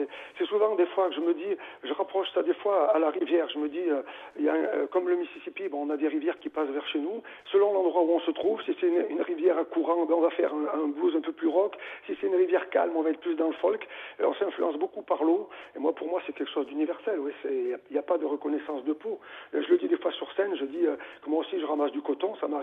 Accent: France; first language French; Moi, en fait, je pense français, donc j'écris français, ce que je ressens, j'ai pas envie de le transcrire, ça me vient tout seul, et c'est vraiment mes émotions personnelles, donc étant français, mes émotions elles sont françaises

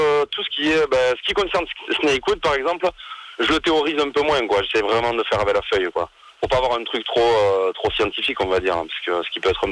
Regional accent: Castres, Occitanie, France; Écoute, moi, je viens du sud de la France. J'ai grandi à Castres. Après, je suis parti à Toulouse.

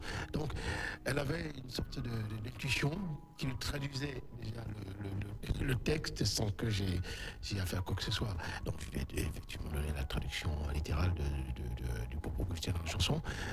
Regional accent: Cameroon; Lorsqu'on vient du Cameroun, quand on est au Cameroun, on va dire, on est dans un univers musical extrêmement riche.

